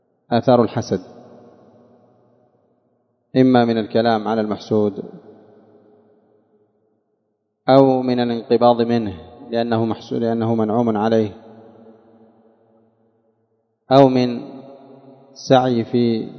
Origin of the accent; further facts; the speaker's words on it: Taiz, Taiz Governorate, Yemen; ما عندنا في تعز متر ملك. والوالد رحمه الله ما كان عنده شيء، كان مسكين من المساكين